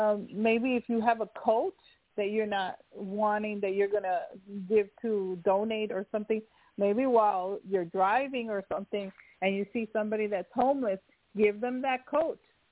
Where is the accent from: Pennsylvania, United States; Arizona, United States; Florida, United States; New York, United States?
New York, United States; I'm from New York, so I feel real bad for the people in New York, too.